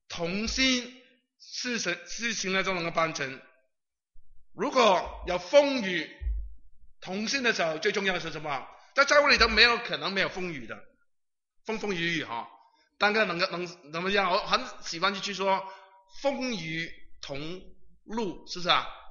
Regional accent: Hong Kong; 我先讲香港人吧，我们讲话很急的，我们是广东人嘛，

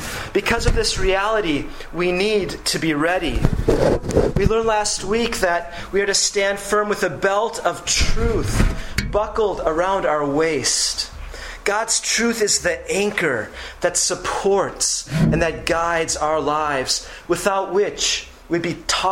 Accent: Minneapolis, Minnesota, United States; I was in a car with others driving through Minneapolis, my hometown area

